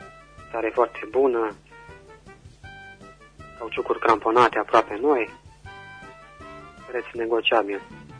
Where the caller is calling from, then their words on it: Oravița, Caraș-Severin, Romania; din Oravița.